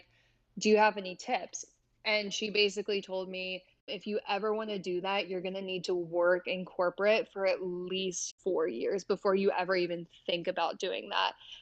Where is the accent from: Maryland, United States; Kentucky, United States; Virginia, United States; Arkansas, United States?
Kentucky, United States; I'm 22 years old. I'm from Kentucky originally, but now I loosely live in Arizona.